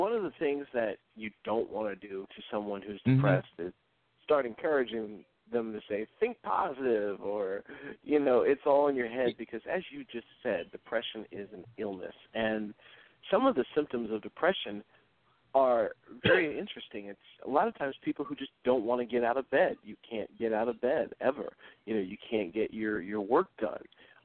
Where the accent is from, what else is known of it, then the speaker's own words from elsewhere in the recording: New York City, New York, United States; I love Chicago. Love to visit whenever I get a chance. I'm actually from New York City.